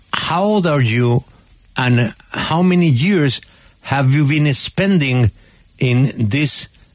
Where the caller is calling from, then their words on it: Colombia; Doctor, we are calling you from Colombia.